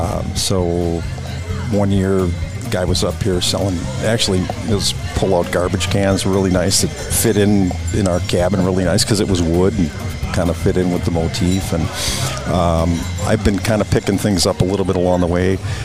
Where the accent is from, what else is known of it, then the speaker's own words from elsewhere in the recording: Cudahy, Wisconsin, United States; Originally from Cudahy, Wisconsin.